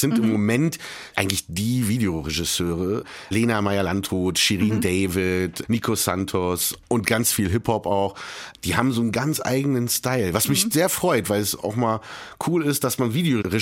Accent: Berlin, Germany; ich komme ja aus Berlin, bin in Berlin geboren, ne?

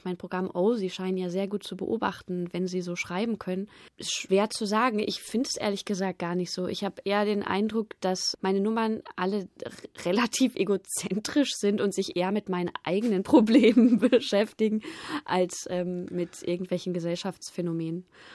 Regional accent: Bavaria, Germany; also born or lived in Cologne / Berlin; Ich bin zwar in Köln geboren, aber habe da so kurz nur gelebt, dass ich da auch keinen direkten Draht zu habe. Dann eben München, Nähe von München aufgewachsen

